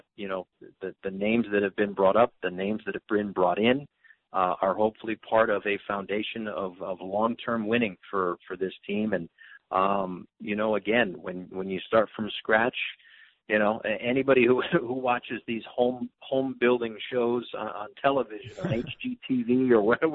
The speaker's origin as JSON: {"language": "English", "region": "Connecticut", "country": "United States", "tie": "born or raised there", "said": "growing up in Connecticut and seeing a lot of Yankee games, being, you know, hour and a half, 2 hours away from Yankee Stadium"}